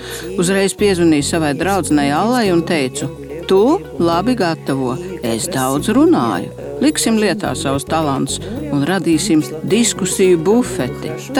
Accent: Russia; moved away as an adult; now in Latvia; Esmu pensionāra no Krievijas un uz Latviju atbraucu savu dēlu dēļ, kur tēvs bija latviets.

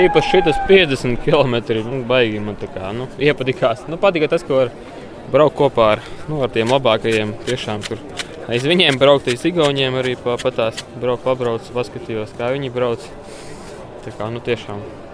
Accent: Madona, Madona Municipality, Latvia; es pats no Madonas, man arī trase laba ir. Un es tur patās pie trases dzīvoju

